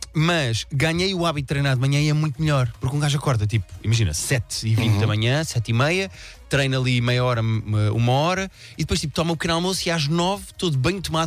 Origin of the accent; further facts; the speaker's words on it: Lisbon, Portugal; Sim, e já sou de Lisboa, estás a ver?